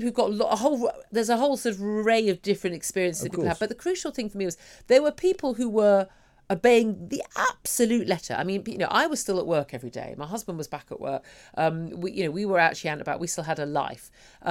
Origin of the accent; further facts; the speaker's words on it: United Kingdom; Really proud as a British citizen of where we've stood, shoulder to shoulder with Ukrainian people